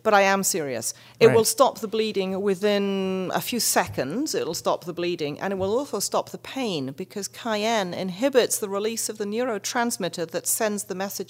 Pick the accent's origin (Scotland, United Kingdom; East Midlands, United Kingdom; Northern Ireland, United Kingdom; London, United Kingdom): Scotland, United Kingdom; I know I don't sound it, but I am Scottish. And every household has a spurtle.